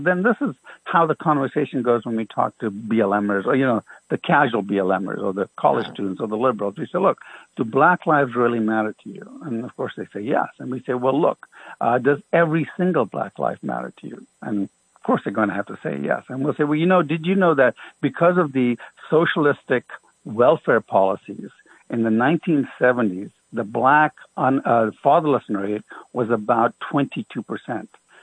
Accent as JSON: {"language": "English", "country": "Sudan", "tie": "born or raised there", "also_born_or_lived": "Ghana / Ethiopia / Jamaica", "said": "I was born in Africa. I was born in Ghana, and I grew up in Sudan and Ethiopia and Jamaica, right? So I'm African by birth. I'm ethnically Indian. My parents are Indian, right? So I'm ethnically Indian, but I'm African by birth, African by culture, grew up there."}